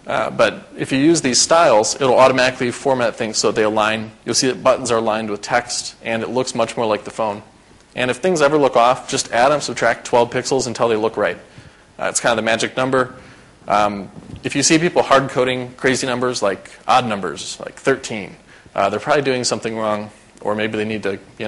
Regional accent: United States; I'm an American. I think as American.

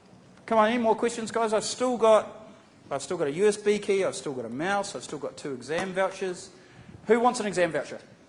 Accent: Wellington, New Zealand; I'm from Wellington, man, you have to excuse me, right? We don't have that many fingers down there.

